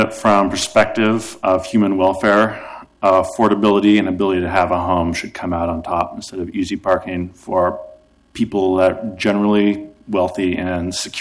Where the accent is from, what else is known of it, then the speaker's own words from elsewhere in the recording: Portland, Oregon, United States; I grew up in Portland, and recently I was lucky enough to purchase a house.